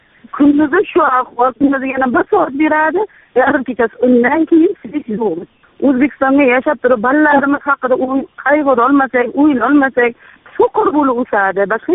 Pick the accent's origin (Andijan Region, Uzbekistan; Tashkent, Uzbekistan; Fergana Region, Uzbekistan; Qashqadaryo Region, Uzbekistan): Qashqadaryo Region, Uzbekistan; Yakkabog'; Qashqadaryoni Yakkabog'idanman.